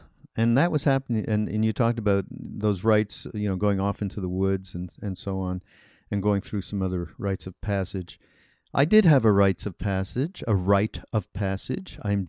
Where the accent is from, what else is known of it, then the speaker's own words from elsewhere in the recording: Montreal, Quebec, Canada; I represent, you know, middle white. I mean, I'm from Canada and I'm from Montreal, but it wasn't really much different than, you know, white middle America, upwardly mobile kind of people